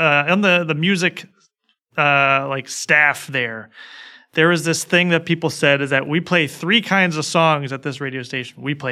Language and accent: English; United States; they're just not my reality as an American.